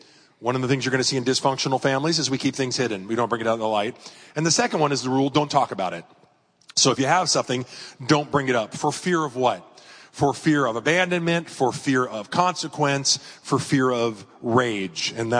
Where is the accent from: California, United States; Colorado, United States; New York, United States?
California, United States; La Mesa; When I was a kid, I grew up on Mount Helix, not too far away in La Mesa. I was a La Mesa kid, like Pastor Jim.